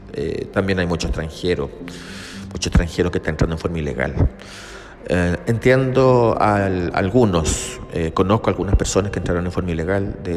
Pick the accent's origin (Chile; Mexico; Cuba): Chile; Recuerden que yo soy chileno, vivo en Chile.